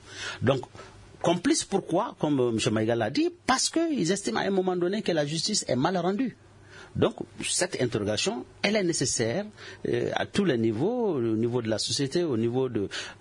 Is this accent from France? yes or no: no; Mali; moi, en tant que Malien